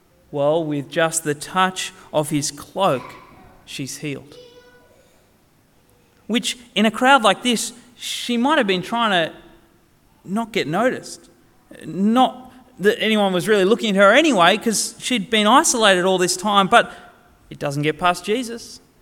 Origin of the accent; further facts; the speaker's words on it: Sydney, New South Wales, Australia; growing up in Sydney, I got used to being in lots of crowds.